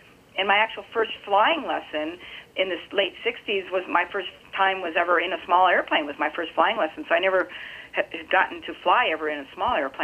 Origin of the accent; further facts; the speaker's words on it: San Carlos, California, United States; I got kind of hornswoggled to run for this Miss San Carlos, which is my hometown